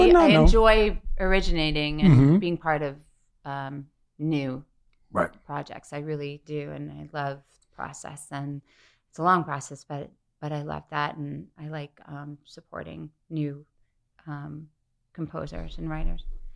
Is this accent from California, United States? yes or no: no; Syosset, New York, United States; And so I was from Syosset, but there were too many syllables in that, so he changed it to Hicksville.